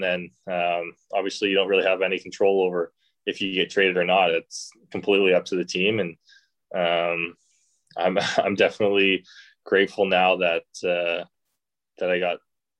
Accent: Ontario, Canada; growing up in Ontario

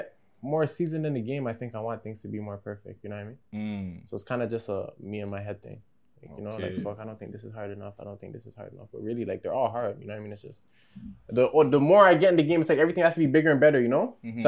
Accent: Toronto, Ontario, Canada; Like, I'm from Toronto, like, I guess, but like, I live in the GTA, you know. So I claim exactly where I'm from. I live in the 905, the East. I live in Durham

